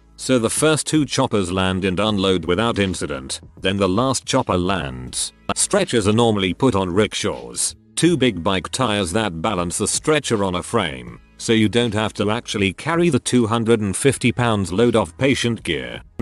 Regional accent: New York, United States; My hometown is in upstate NY, and a lot of people from New Jersey or Nick would come up in the winter to snowmobile

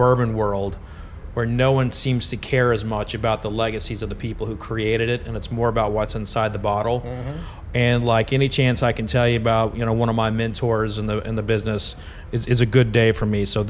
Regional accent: Oklahoma, United States; I'm originally from Oklahoma.

